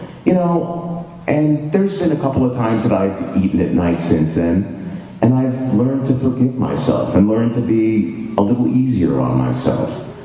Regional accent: Queens, New York, United States; I was back in my hometown in Queens, New York, going to meetings of Narcotics Anonymous

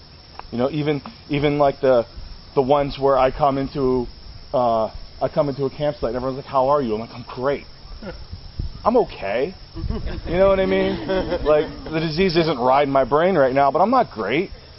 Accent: West Chester, Pennsylvania, United States; It wasn't, "I'm from North Philly," it's, "I'm from Westchester and I used to cop in North Philly."

